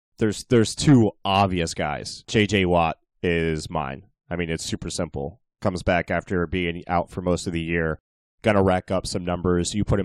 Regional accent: Philadelphia, Pennsylvania, United States; also born or lived in Bethlehem; now in Tampa, United States; I was born in Bethlehem. I was raised in that Philadelphia area. However, I do live down in Florida around the Tampa area.

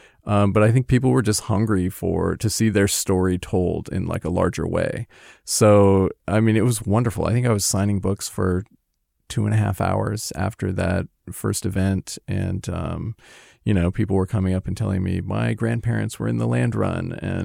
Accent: New York, United States; that is one of the fun things about, yeah, being a New Yorker walking down the street

